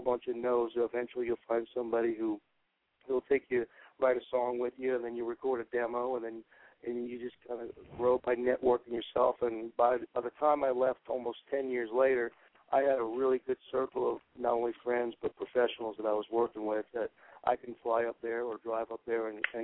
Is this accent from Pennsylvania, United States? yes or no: no; Tampa, Florida, United States; now in Nashville, United States; Well, we're from Tampa Bay area, and all five guys are that are in the band.